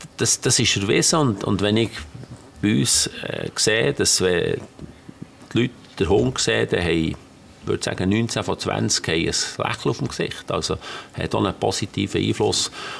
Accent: Bern, Switzerland; Als Berner wäre das ganz schlimm, wenn man Pferd sagt. Das tut mir in die Ohren weh. Für einen Berner ist ein Ross ein Ross.

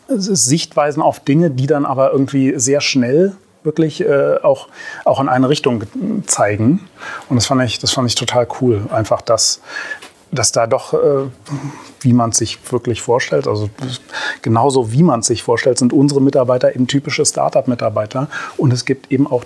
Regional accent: Berlin, Germany; born there; Ich bin zwar gebürtiger Berliner

